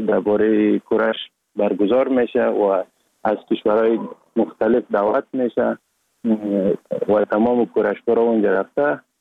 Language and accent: Persian; Sheberghan, Jowzjan, Afghanistan; also born or lived in Sar-e Pol; اصلا زاده ولایت سرپل هستم، در ولایت جوزجان کلان شدیم. تحصیلات ما، مکتب ما، همه چیز ما در ولایت جوزجان خواندیم. اصلا کورش هم در دوران طفولیت از اون ولایت جوزجان شروع کردیم. ولایت جوزجان شهر شبروان،